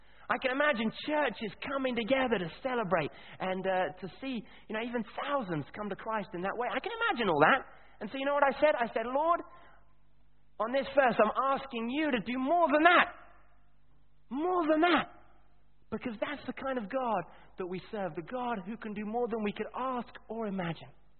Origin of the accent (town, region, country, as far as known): Kenya; born or raised there